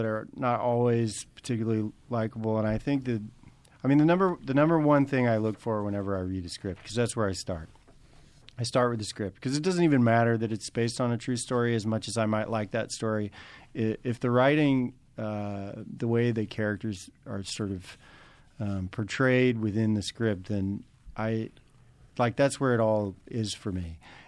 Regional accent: Oklahoma, United States; You know, I'm from Oklahoma. I remember this well.

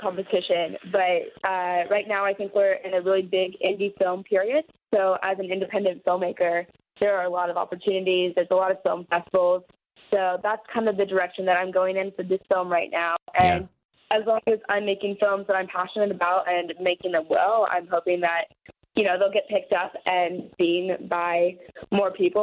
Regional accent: California, United States; now in New York, United States; I am a California listener. I'm from the Bay Area, but I go to school in New York.

